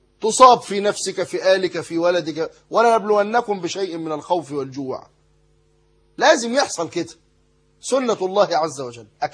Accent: Egypt; انتوا عارفين المثل الدارج عندنا في مصر

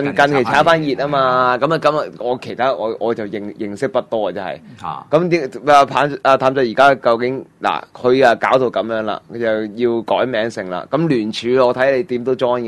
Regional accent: Hong Kong; 在我哋香港人嚟講，廣東話咯

